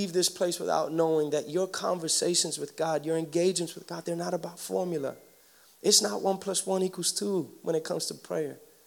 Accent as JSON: {"language": "English", "region": "New York", "country": "United States", "tie": "born or raised there", "said": "I was the anomaly growing up in Washington Heights. I had both my parents."}